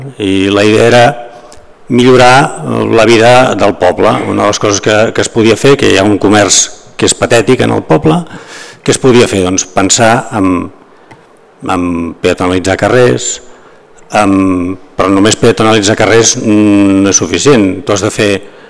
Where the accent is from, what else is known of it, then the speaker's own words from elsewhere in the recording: Sant Feliu de Llobregat, Catalonia, Spain; jo soc de Sant Feliu de Llobregat